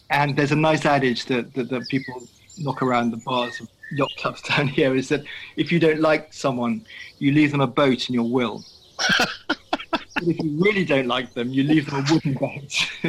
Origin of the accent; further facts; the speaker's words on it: England, United Kingdom; I'm from England, as they say here.